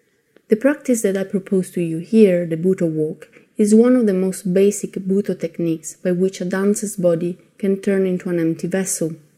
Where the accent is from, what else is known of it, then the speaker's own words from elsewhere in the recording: Italy; English is a second language; I'm from Italy.